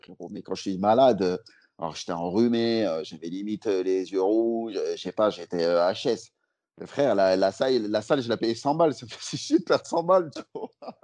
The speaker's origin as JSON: {"language": "French", "town": "Lyon", "region": "Auvergne-Rhône-Alpes", "country": "France", "lives_now": "Paris, France", "said": "quand je suis arrivé sur Paris, parce que moi, je suis lyonnais de base, et quand je suis arrivé sur Paris"}